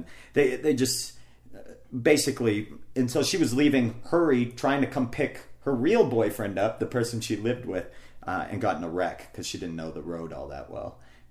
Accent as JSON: {"language": "English", "region": "Maine", "country": "United States", "tie": "born or raised there", "said": "I grew up in Maine in it was an area that I grew up in, and everybody had known me from that."}